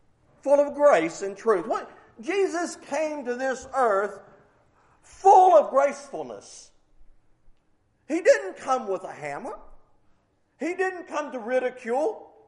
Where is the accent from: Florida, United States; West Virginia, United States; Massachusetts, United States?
West Virginia, United States; hey, I'm from West Virginia Mountains. We don't... we lick our fingers off.